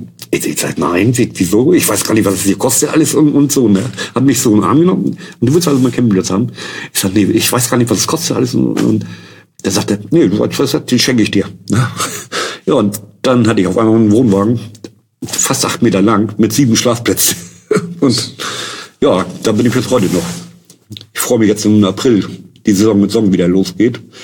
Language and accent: German; Barsbüttel, Schleswig-Holstein, Germany; ich komme aus Hamburg, ja. Also Randgebiet. Willinghusen, das gibt's, heißt heute nicht mehr, das heißt heute Basbüttel. Das ist 1 Kilometer Stadtrand, also Schleswig-Holstein eigentlich, aber für mich als Hamburger immer. Auch immer hier gelebt